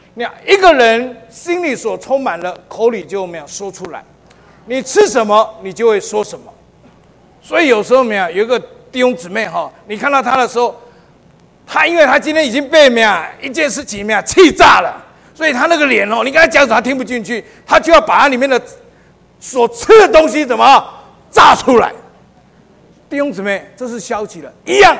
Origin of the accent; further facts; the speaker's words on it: southern Taiwan, Taiwan; 我们是本省人，南部人，我一定要吃饭